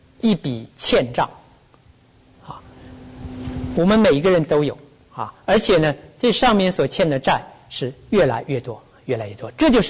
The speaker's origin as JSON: {"language": "Chinese", "country": "China", "said": "特别是我们中国人的父母啊，我们非常爱我们的儿女啊"}